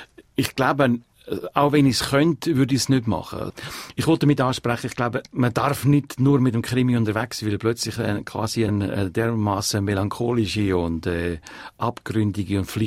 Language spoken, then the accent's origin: German; Erstfeld, Uri, Switzerland; aus der Urländlichkeit raus, wo ich aufgewachsen bin, in den Bergen an der Gotthardstrecke in Erstfeld